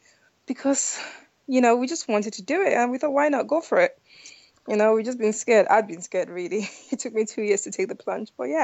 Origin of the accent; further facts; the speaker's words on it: United Kingdom; We are British, but of African descent. To be specific, we're Nigerians.